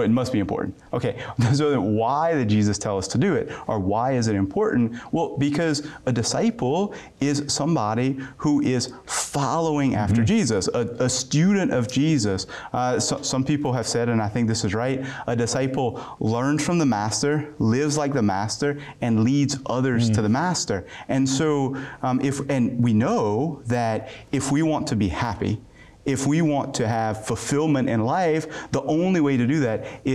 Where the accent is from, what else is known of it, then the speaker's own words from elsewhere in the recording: Louisiana, United States; Yeah, I'm just a Cajun boy from South Louisiana.